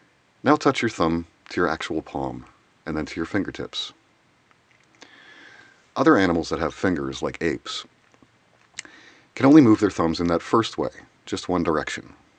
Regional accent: Pittsburgh, Pennsylvania, United States; I'm from the United States. I grew up in Pittsburgh, Pennsylvania.

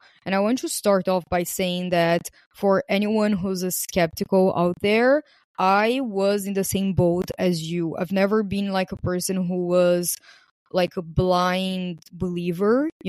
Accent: Brazil; English is a second language; because I know that I have a lot of listeners from Brazil, because I am from Brazil.

